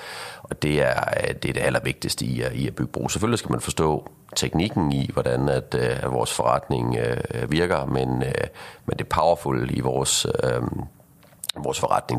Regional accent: Aarhus, Central Denmark Region, Denmark; now in Copenhagen, Denmark; jeg flyttede til København i sin tid fra Aarhus, som du sikkert kan høre på min dialekt her.

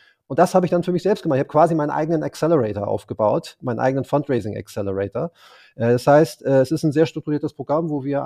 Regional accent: Hamburg, Germany; Ich bin ein Hamburger Jung mit türkischen Wurzeln

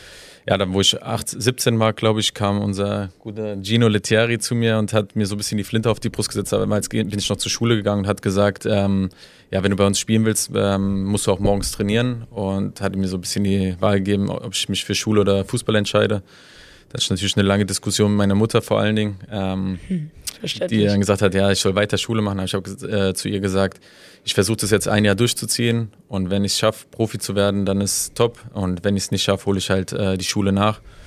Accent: Wehen, Hesse, Germany; Und ich bin ja auch hier bei Wehen groß geworden.

